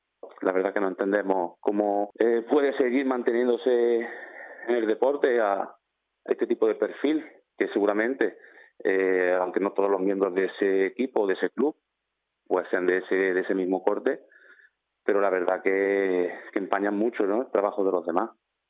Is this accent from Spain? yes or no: yes; Puente Genil, Andalusia, Spain; Es cierto que yo soy de Puente Genil, he jugado y entrenado por la parte de Córdoba